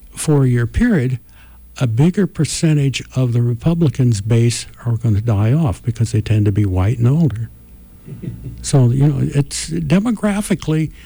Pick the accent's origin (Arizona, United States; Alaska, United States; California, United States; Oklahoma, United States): California, United States; as much as being a Californian as I am, I would love to see my state have more influence.